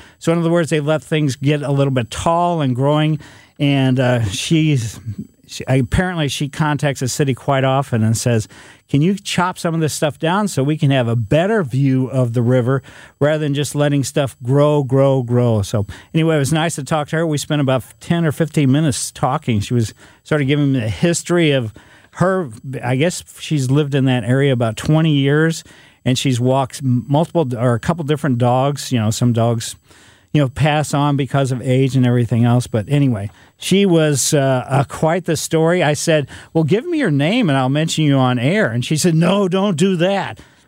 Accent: Ellisville, United States; I was a kid growing up in Ellisville, Fitzer's in front of the house.

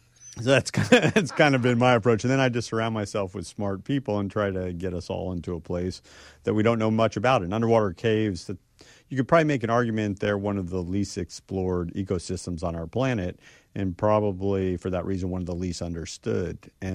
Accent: Florida, United States; the bottom line was I grew up in South Florida, so part of it is just circumstances where you're surrounded by water

